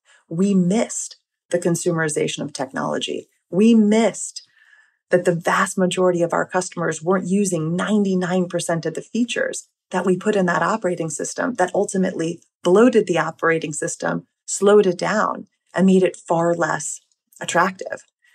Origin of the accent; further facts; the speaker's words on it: New York, United States; now in Dallas, United States; I'm a New Yorker living in Dallas, supporting the Cowboys, eating the best Tex-Mex in the U.S., and wearing cowboy hats to the rodeo.